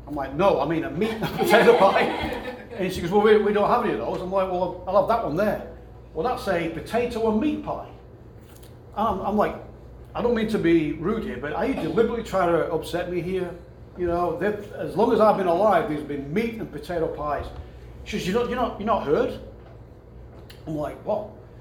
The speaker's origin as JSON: {"language": "English", "region": "England", "country": "United Kingdom", "tie": "born or raised there", "said": "So when I grew up in England, we talk about food."}